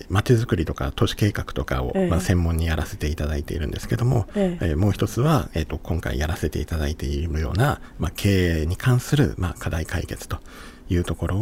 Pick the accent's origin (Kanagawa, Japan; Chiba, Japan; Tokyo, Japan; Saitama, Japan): Chiba, Japan; moved away as an adult; 私の出身は、千葉でございまして、はい、千葉県出身で、高校卒業まではずっと千葉県におりました。